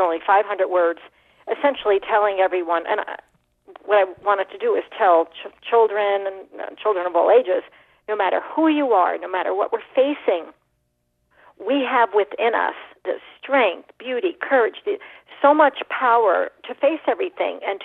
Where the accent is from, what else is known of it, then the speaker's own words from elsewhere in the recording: New Jersey, United States; as a child I didn't like mud, but I loved the sand, and I grew up near the New Jersey shore.